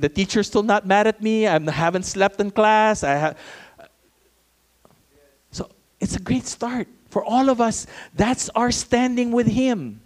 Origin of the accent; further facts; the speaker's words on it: Philippines; And as a Filipino, that victory, I felt like a winner.